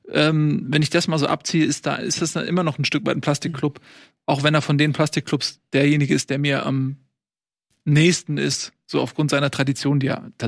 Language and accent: German; Hamburg, Germany; born there; Ich bin in Hamburg geboren.